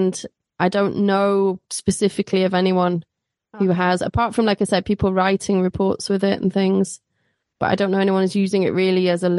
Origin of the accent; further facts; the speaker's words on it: United Kingdom; We always say, could you please, which is a bit of a British thing. You know, we're still being British